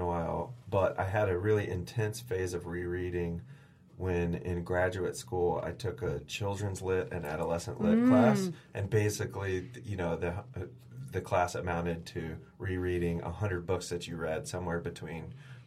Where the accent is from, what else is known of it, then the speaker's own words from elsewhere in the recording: Athens, Georgia, United States; Yeah, I'm from Athens, Georgia. I grew up there.